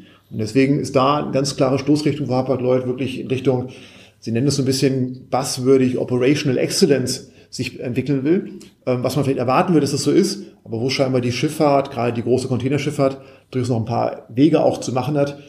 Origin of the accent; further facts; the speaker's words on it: Hamburg, Germany; als Hamburger freue ich mich natürlich